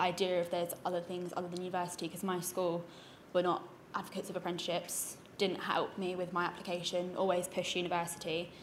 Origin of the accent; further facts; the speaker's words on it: East of England, United Kingdom; I'm from Hertfordshire myself.